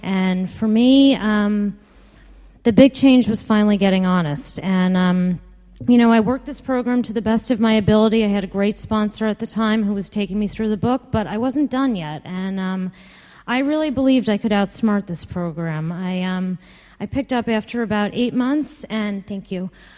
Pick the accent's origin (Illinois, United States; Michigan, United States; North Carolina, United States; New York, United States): New York, United States; Westchester; Just to give you a little background, I grew up in Westchester.